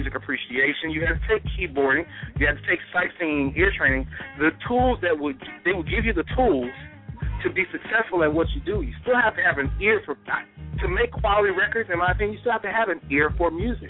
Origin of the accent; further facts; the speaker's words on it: Gulfport, Mississippi, United States; in Gulfport, Mississippi, my hometown, WJZD 94.5, it's a black-owned station owned by Rick Daniels, and they still keep that format.